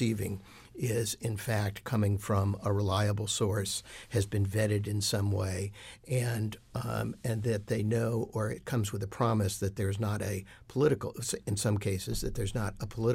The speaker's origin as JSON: {"language": "English", "town": "Rochester", "region": "New York", "country": "United States", "tie": "born or raised there", "said": "including the papers I grew up with in Rochester"}